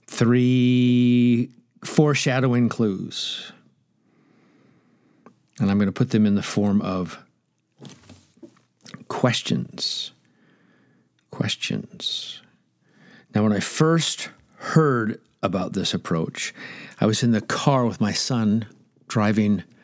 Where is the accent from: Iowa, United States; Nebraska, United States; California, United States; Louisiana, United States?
Nebraska, United States; But since I'm from Nebraska, I'll make it easier.